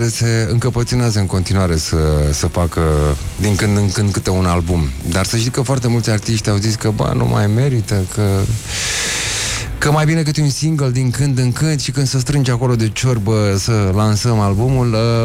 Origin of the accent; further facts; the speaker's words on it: Focșani, Vrancea County, Romania; now in Bucharest, Romania; și eu sunt din Focșan și mi-a venit foarte greu să vin aici în București